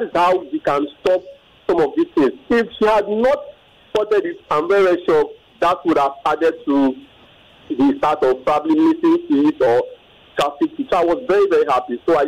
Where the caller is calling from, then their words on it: Alakpere, Lagos, Nigeria; I'm calling from Alakpere.